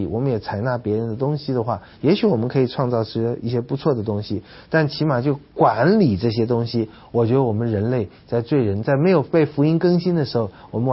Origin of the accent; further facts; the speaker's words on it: China; 我觉得恐怕特别怕我们中国人，中国人吃起来最严重哈。